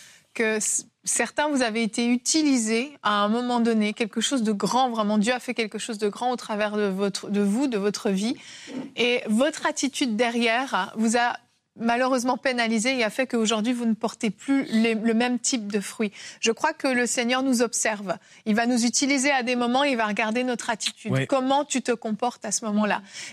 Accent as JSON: {"language": "French", "country": "Côte d’Ivoire", "said": "chez nous, en Côte d'Ivoire, nous avons des plantes médicinales traditionnelles."}